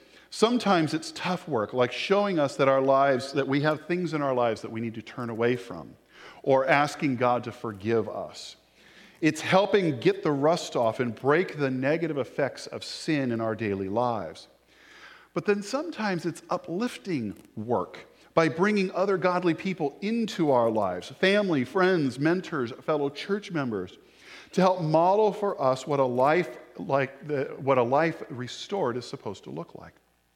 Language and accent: English; California, United States; I grew up in Northern California during my teen years and early college.